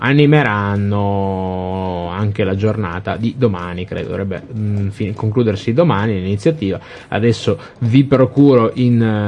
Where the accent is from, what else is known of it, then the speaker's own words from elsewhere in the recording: Argentina; anche io che sono argentino non so come cazzo si dice